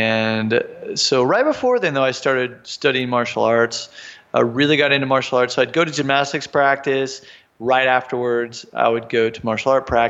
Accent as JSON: {"language": "English", "town": "Wichita", "region": "Kansas", "country": "United States", "said": "I'm originally from Wichita, Kansas."}